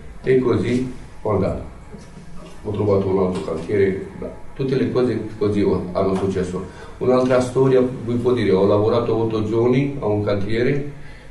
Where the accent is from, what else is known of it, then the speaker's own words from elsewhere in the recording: Romania; Italian is a second language; Sono romeno.